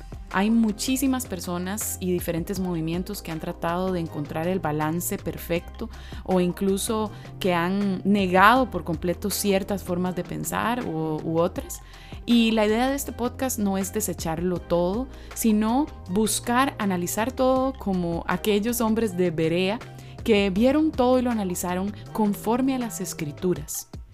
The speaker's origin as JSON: {"language": "Spanish", "country": "Costa Rica", "lives_now": "Philadelphia, United States", "said": "Soy costarricense, pero vivo en Filadelfia"}